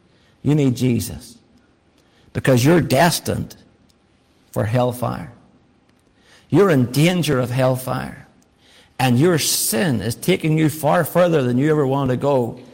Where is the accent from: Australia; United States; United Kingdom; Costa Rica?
United Kingdom; Northern Ireland; growing up in Northern Ireland, growing up in what we call the Troubles